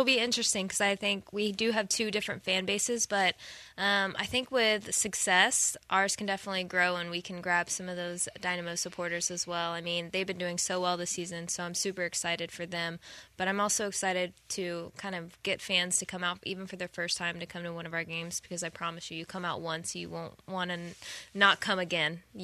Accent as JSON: {"language": "English", "region": "Texas", "country": "United States", "tie": "born or raised there", "said": "that's what's crazy is I'm born and raised in Texas, so I'm used to the heat."}